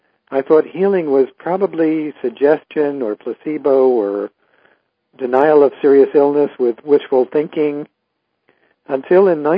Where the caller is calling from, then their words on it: Guelph, Ontario, Canada; I'm in Guelph, Ontario, an hour west of Toronto.